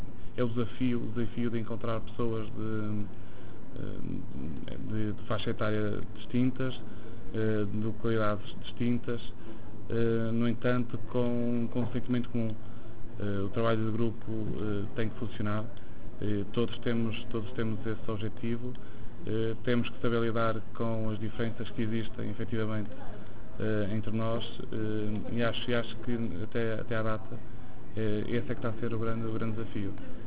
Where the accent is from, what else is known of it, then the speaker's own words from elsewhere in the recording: Mondim de Basto, Vila Real, Portugal; Venho de Mondim de Basto, do Distrito de Vila Real.